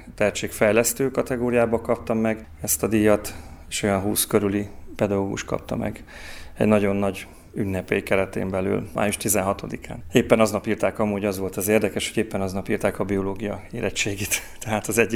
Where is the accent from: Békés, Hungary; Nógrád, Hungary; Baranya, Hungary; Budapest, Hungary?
Baranya, Hungary; now in Debrecen, Hungary; Hát eredetileg baranyai vagyok, Baranyából, több lépésben került ide a család